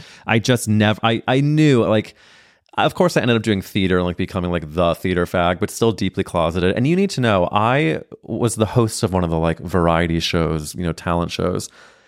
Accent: St. Louis, Missouri, United States; But you know, I'm growing up in St. Louis, Missouri with three brothers.

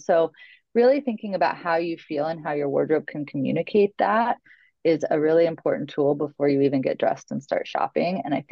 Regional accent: Logansport, Indiana, United States; in my hometown of Logansport, Indiana, they're not like traipsing around in like a great black suit, a designer handbag and pumps.

